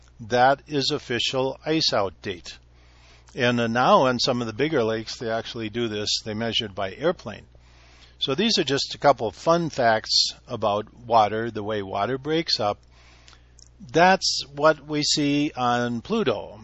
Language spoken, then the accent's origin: English; Minnesota, United States; Now, I grew up in Minnesota, haven't really been there for a while, but as a kid, I saw the lakes freeze, I saw them thaw